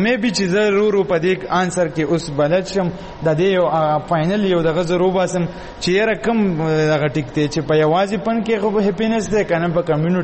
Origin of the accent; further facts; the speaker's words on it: Peshawar, Khyber Pakhtunkhwa, Pakistan; now in Lahore, Pakistan; زه ایم سی کالج کې سبق ویم لاهور کې د پولیټیکل ساينس سټوډنټ ایم د ایم فیل او زه د پېښور اوسیدونکی یم